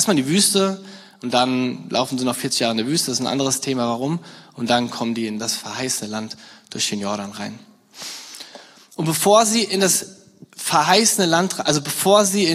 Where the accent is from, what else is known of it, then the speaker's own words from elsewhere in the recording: Rhineland-Palatinate, Germany; Bei meiner Heimat in der Nähe von Mainz komme ich her.